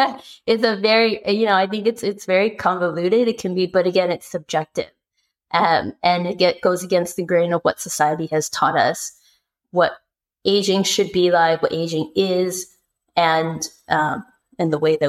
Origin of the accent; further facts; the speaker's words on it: California, United States; being from the US, being Californian, so American, Mexican American